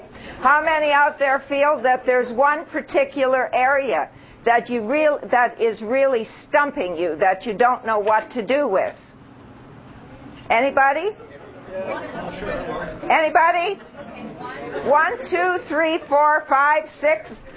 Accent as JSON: {"language": "English", "town": "Toronto", "region": "Ontario", "country": "Canada", "said": "I come from Toronto"}